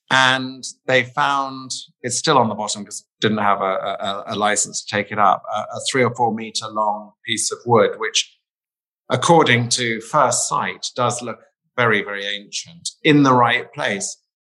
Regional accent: East of England, United Kingdom; I grew up near the Wash and just every day I'd look out there and think, well, it must be there and it's worth a dig, you know.

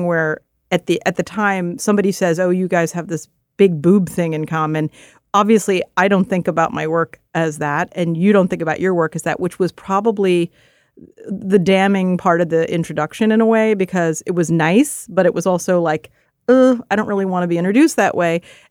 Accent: Philadelphia, Pennsylvania, United States; You know, growing up without art in the neighborhood, I grew up in Philadelphia.

